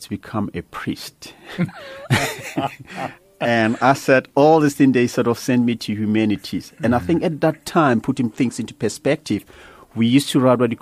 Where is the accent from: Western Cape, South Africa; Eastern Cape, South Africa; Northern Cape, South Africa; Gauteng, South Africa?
Gauteng, South Africa; Soweto; born there; I was born many, many, many years ago in Soweto in a township called Meadowlands.